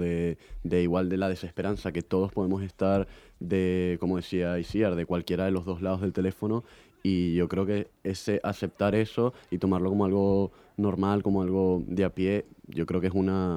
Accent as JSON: {"language": "Spanish", "country": "Venezuela", "said": "yo soy de Venezuela y no sé si en Venezuela hay"}